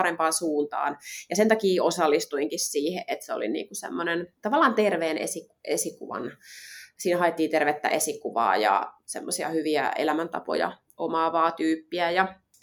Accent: Mikkeli, South Savo, Finland; now in Helsinki, Finland; mä oon tosiaan nyt tällä hetkellä niin 32-vuotias ja oon alun perin Mikkelistä kotoisin, eli Mikkelissä oon syntynyt ja siellä varttunut, käynyt koulut. Ja lukion jälkeen sitten mä muutin tänne Helsinkiin opiskelemaan bioanalytiikkaa.

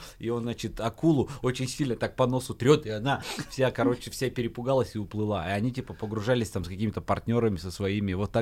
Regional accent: Urals, Russia; я же с Урала там много меда.

